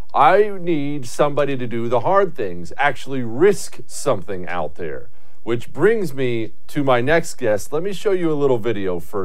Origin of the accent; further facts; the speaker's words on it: United States; That's so embarrassing as a grown man, as a football coach, as a leader of men, as an American, as anything.